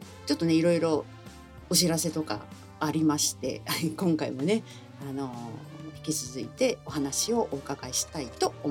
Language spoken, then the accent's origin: Japanese; Koshigaya, Saitama, Japan; 私の地元の越谷市が一躍有名になりましてですね